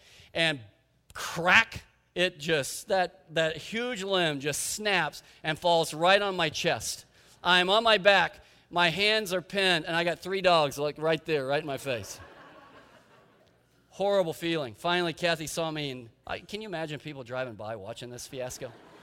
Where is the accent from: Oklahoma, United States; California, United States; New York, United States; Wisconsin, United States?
Oklahoma, United States; I remember when I was back in Oklahoma, I grew up in Oklahoma